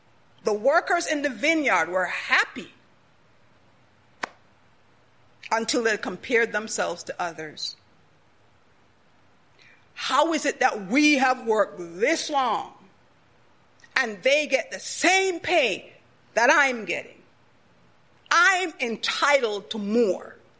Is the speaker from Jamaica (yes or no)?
yes; Jamaica; moved away as an adult; All of you, or most of you, know I'm Jamaican. You know, lived in there. I came here when I was 21 years old.